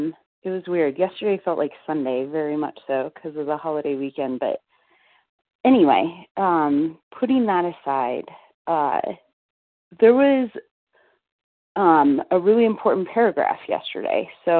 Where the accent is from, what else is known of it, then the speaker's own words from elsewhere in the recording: United States; I am American, God damn it. I am living the American dream